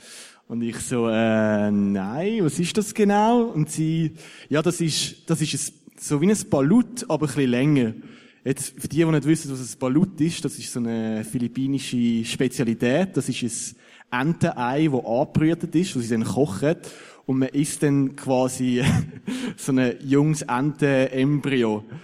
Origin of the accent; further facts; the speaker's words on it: Switzerland; Ich so als Schweizer, also einer der reichsten Länder der Welt